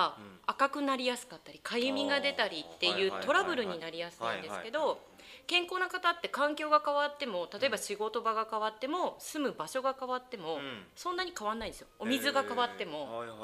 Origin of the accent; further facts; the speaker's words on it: Mie, Japan; now in Nagoya, Japan; 出身は三重県なんですけども、高校卒業して名古屋市内で美容師をしてまして